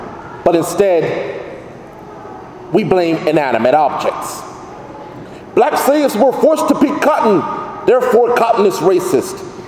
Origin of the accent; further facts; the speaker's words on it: Louisiana, United States; came up to me because he found out from someone else that I was from Louisiana.